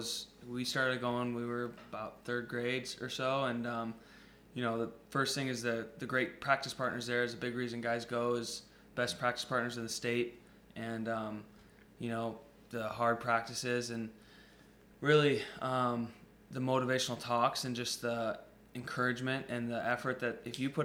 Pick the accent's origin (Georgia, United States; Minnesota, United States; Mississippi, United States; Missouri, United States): Minnesota, United States; And, you know, we're lucky being from Minnesota.